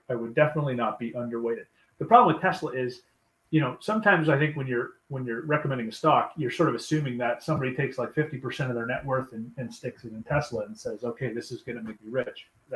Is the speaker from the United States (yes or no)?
no; Canada; I'm Canadian.